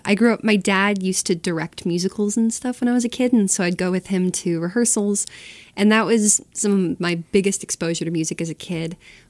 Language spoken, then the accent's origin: English; Ithaca, New York, United States; now in Boston, United States; I'm originally from Western New York, Ithaca-ish area, if anyone's familiar.